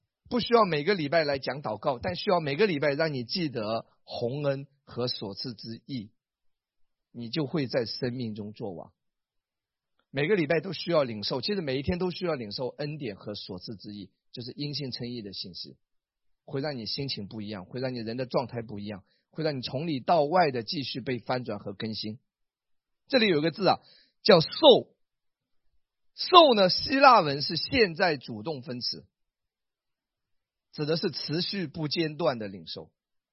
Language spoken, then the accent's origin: Chinese; Wenzhou, Zhejiang, China; 我家老家是温州南溪江啊，是一个旅游风景区。